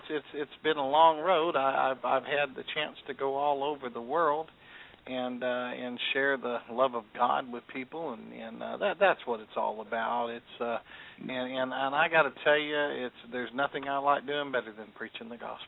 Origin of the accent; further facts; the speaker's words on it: Del City, Oklahoma, United States; I came from Del City, Oklahoma. That is my hometown. And I grew up there. It's a little suburb on the other side of Oklahoma City.